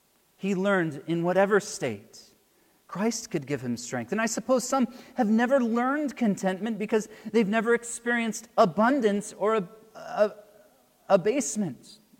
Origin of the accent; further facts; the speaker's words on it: United States; or I'm from America, when Americans would go and visit us in Uganda or other developing countries